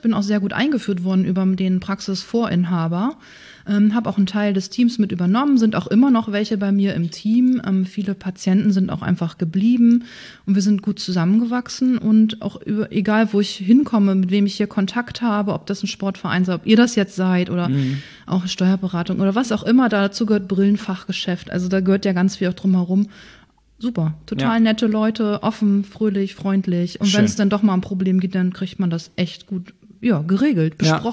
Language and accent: German; Breitenfelde, Schleswig-Holstein, Germany; also born or lived in Lower Saxony; Ja, gebürtig komme ich ganz aus der Nähe hier aus Breitenfelde. Da bin ich groß geworden, da bin ich in die Grundschule gegangen. Später habe ich dann geheiratet, war eine Weile mal, ich glaube es waren 11 Jahre, in Niedersachsen zu Hause und bin im Rahmen einer Scheidung dann wieder nach Hause, nach Breitenfelde.